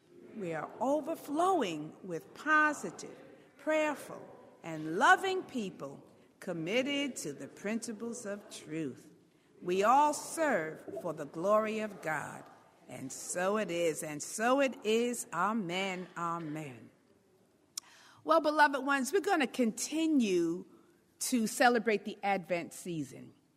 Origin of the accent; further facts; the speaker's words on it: New York, United States; You know, I'm a New Yorker